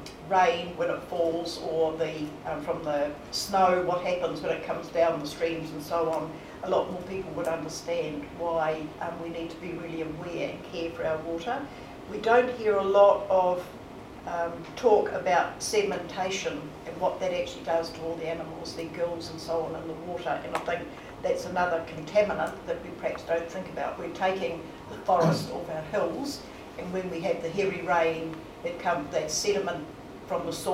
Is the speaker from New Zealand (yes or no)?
yes; Wellington, New Zealand; As I said, I came from the Wairarapa